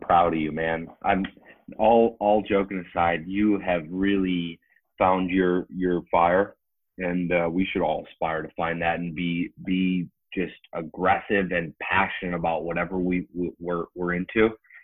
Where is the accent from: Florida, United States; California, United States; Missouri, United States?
Missouri, United States; so I'm from Missouri, right, where the men don't dance or cry or do any of those things, right?